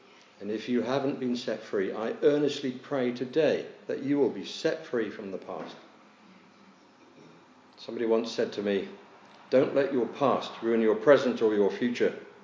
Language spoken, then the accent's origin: English; Plymouth, South West England, United Kingdom; I'm from Plymouth in England, where the Mayflower set sail from.